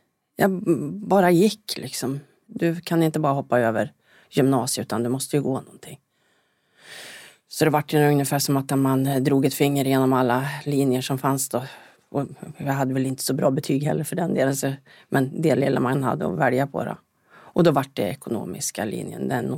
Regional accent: Karlstad, Värmland, Sweden; moved away as an adult; also born or lived in Östersund / Gäddede; Jag är född i Östersund och uppväxt i Karlstad.

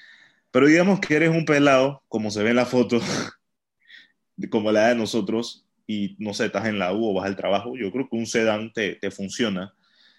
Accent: Panama; que somos de Panamá.

